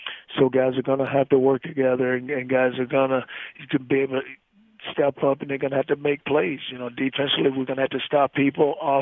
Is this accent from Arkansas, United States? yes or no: yes; Arkansas, United States; I grew up in Arkansas, and people don't even realize that. They think I'm from Florida.